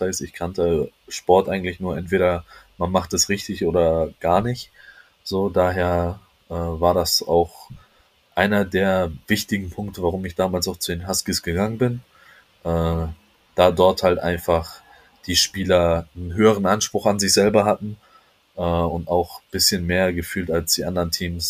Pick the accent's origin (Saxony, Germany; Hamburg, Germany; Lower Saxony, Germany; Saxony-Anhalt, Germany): Hamburg, Germany; natürlich will man als Hamburger immer selber sehen, dass der Hamburger Standort aufblüht.